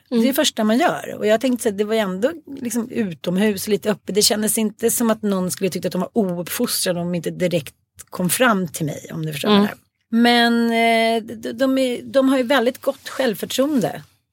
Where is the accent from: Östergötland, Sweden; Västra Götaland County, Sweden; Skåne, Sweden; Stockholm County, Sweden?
Stockholm County, Sweden; Farsta; Jag kommer ju från Farsta.